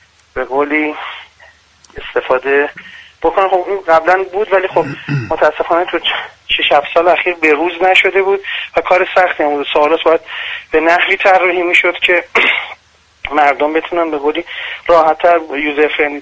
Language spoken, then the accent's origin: Persian; Tehran, Tehran Province, Iran